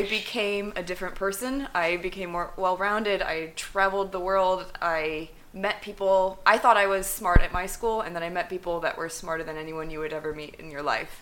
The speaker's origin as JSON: {"language": "English", "region": "Midwest", "country": "United States", "tie": "born or raised there", "lives_now": "California, United States", "said": "born and raised in the Midwest, and I think that will come out in my personality."}